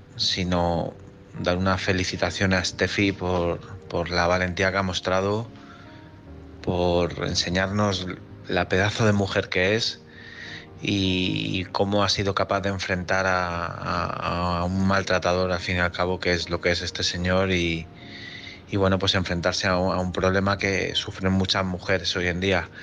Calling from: Madrid, Community of Madrid, Spain; de Madrid.

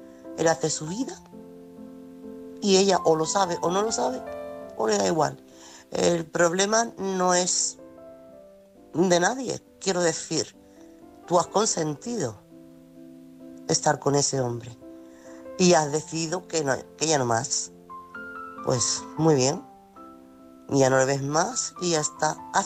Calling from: Chiclana de la Frontera, Andalusia, Spain; corresponsal de Chiclana

